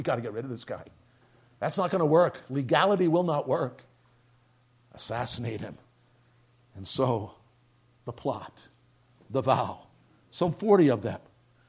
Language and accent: English; New York City, New York, United States; I'm only from New York City myself. I should know the buildings.